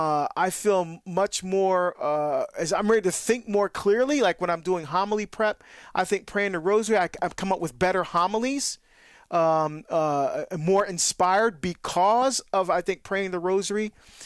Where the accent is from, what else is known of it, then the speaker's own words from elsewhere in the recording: Hillside, New Jersey, United States; I grew up in Christ the King in Hillside, New Jersey.